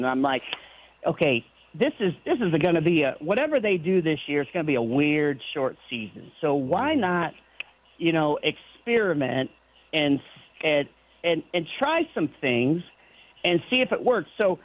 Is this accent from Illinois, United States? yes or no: yes; Wheaton, Illinois, United States; now in Memphis, United States; I'm from outside of Chicago. I'm from Wheaton and, you know, Chicago suburbs. I'm in Memphis because my mom's cancer came back, so we had to come down here.